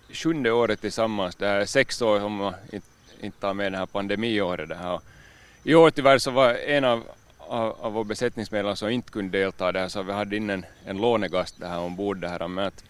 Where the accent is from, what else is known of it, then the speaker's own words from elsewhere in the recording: Finland; när vi kom hem från Dubai för länge sedan det här, så sa jag att Chris att nu är jag tillbaka i Finland